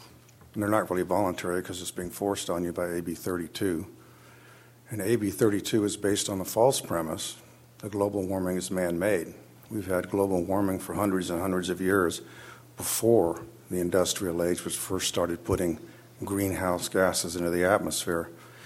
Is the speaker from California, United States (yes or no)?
yes; Paso Robles, California, United States; I'm from Paso Robles.